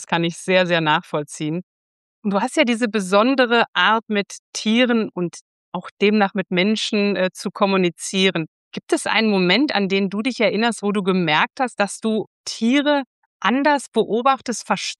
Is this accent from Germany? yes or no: yes; Unna, North Rhine-Westphalia, Germany; born there; ich bin auch in Unna geboren, das haben wir gerade schon festgestellt.